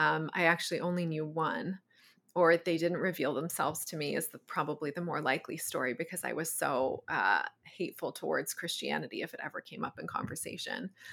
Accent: East Coast, United States; So I grew up in the East Coast of the U.S.

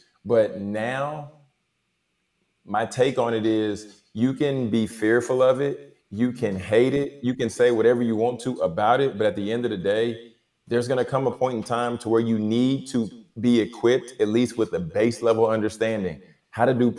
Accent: Louisiana, United States; I'm from Louisiana.

